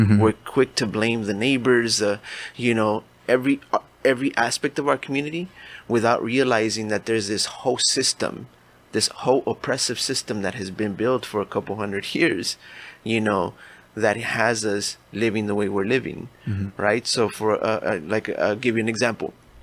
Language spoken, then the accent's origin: English; Boyle Heights, California, United States; I grew up in Boyle Heights. You know, if somebody from Boyle Heights moved to East LA, you're like, oh man, you're moving on up.